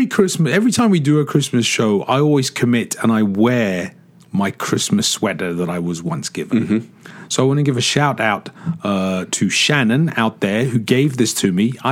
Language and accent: English; England, United Kingdom; When I was a kid growing up in England, growing up in England, we had three TV stations.